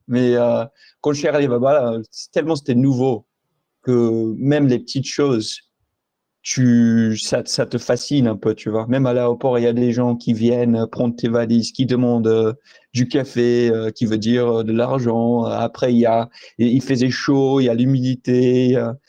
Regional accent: United States; j'ai grandi aux États-Unis. C'est qu'à partir de 19 ans que j'ai commencé à apprendre le malgache. Donc, aucun lien de sang avec Madagascar.

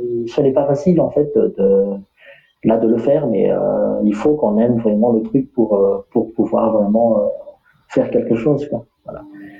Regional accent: Madagascar; Ce qui me retient à Madagascar, c'est presque toute ma vie. Je suis malgache et j'aime bien ce que je fais ici.

